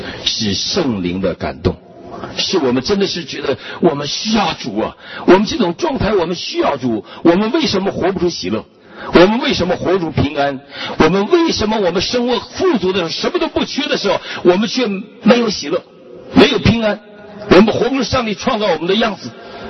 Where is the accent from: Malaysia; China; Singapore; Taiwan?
China; 我生在中国，生长在这一个贫穷的地方和家庭